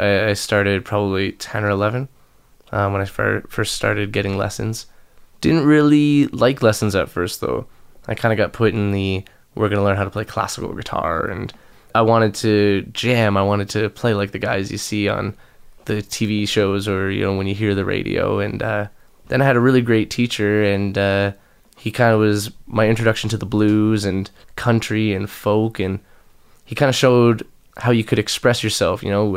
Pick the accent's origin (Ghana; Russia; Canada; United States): Canada; St. Catharines, Ontario; also born or lived in London, Ontario / Toronto; now in United Kingdom; I grew up in St. Catharines, and then I went to school in London, Ontario, and as most people do, moved to Toronto shortly after. Lived there for a few years, and I've been in Wales for almost a year now.